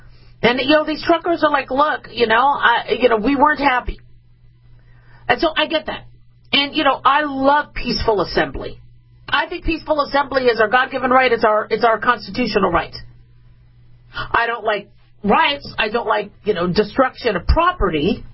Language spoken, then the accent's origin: English; United States; we could put flags on our truck, we could show we're American, we love our country